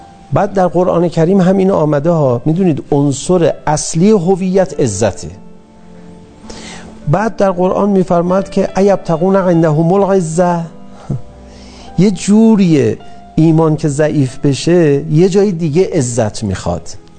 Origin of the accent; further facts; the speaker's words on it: Iran; بابا ما ایرانی هستیم